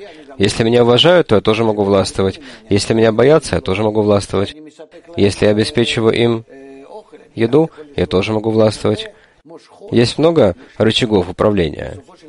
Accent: Russia; moved away; Я вырос в России.

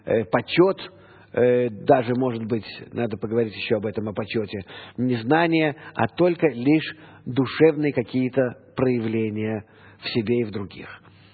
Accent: Russia; now in Israel; я из России, мой родной язык русский

